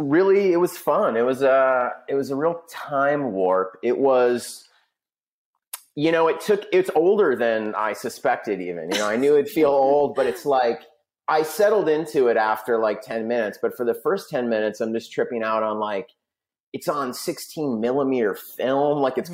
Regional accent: San Diego, California, United States; also born or lived in Los Angeles; even though I'm from San Diego and I spent half my life there and I've spent half my life

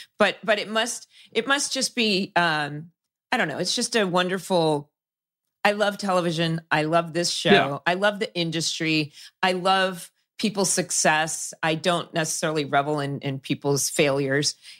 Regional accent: California, United States; And you even have like a guide to Newport Beach in here because I grew up in Orange County.

